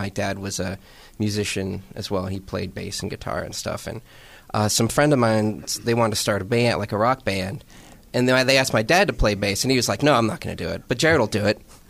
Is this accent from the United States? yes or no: yes; Butler, Pennsylvania, United States; Yeah, I'm from Butler originally.